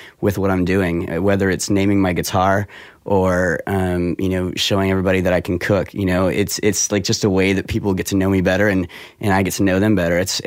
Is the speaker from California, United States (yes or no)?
yes; San Jose, California, United States; I grew up in San Jose, which is, you know, Silicon Valley